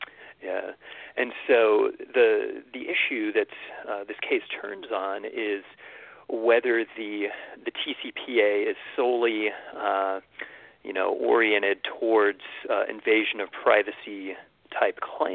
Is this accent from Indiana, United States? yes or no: no; Houston, Texas, United States; now in Los Angeles, United States; I grew up in the Houston area